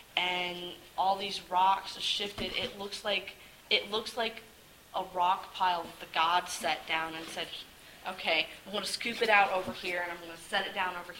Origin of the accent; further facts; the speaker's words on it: Ohio, United States; And the other place is actually where I grew up. I grew up on the Cuyahoga River, and it is A lot of people think Ohio is flat. That part of Ohio is far from flat. If anybody tells you Northeast Ohio is flat, call them crazy.